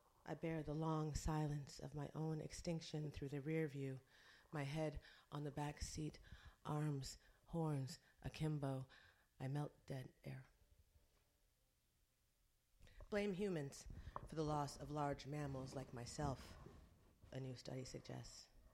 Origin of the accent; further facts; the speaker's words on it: United States; well, I'm an American, so it's often rather violent.